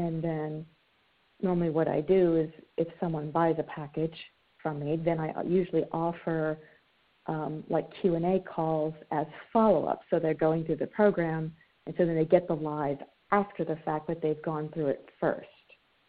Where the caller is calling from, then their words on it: Bainbridge Island, Washington, United States; I'm calling from Washington, from Bainbridge Island, since you asked.